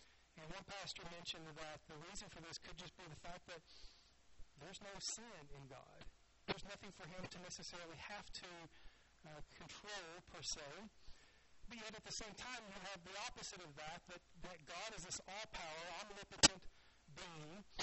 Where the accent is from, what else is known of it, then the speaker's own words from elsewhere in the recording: the South, United States; I like sweet tea. I'm from the South.